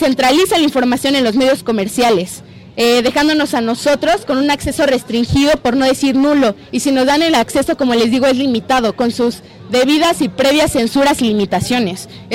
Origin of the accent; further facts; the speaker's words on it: Mexico; como joven, como mexicana, como una persona con proyectos